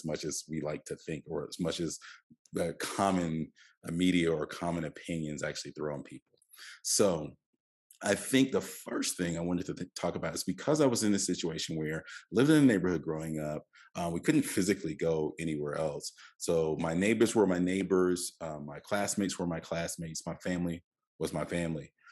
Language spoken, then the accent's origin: English; Carolina, United States; We're families from Carolina, so that'll tell you everything you need to know about basketball.